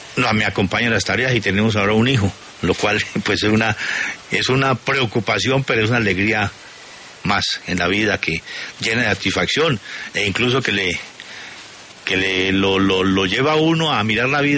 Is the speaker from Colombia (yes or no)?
yes; Colombia; Sentir que somos colombianos